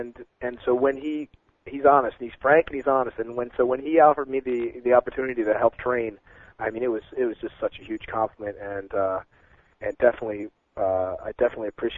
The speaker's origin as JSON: {"language": "English", "region": "New Jersey", "country": "United States", "said": "I'm from South Jersey, and I was lucky enough to basically grow up near the Spectrum, the Philadelphia Spectrum."}